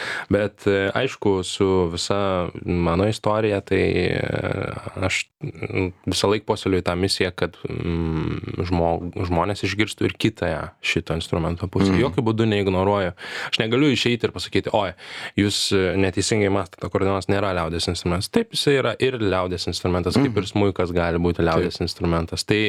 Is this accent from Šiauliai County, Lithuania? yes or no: yes; Šiauliai, Šiauliai County, Lithuania; also born or lived in Tauragė / London; now in Vilnius, Lithuania; Tai aš gimiau Tauragėj, užaugau Šiauliuose, save laikau šiauliečiu, subrendau Londone